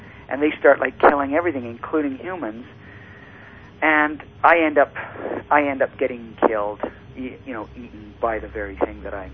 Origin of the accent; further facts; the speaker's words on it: Swansea, Wales, United Kingdom; born there; Yeah, I was born in Swansea, South Wales.